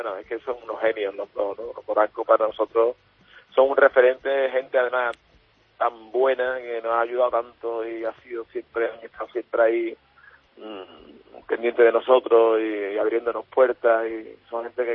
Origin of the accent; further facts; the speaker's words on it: Seville, Andalusia, Spain; yo como andaluz y como sevillano os lo digo de verdad, desde mi ciudad, desde Sevilla.